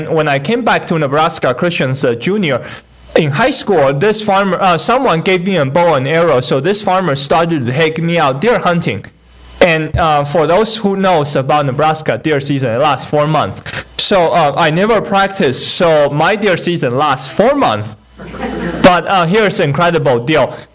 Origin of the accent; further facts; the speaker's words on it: Taiwan; And just a reminder, so that little tiny town that I grew up in Taiwan has 200,000 people.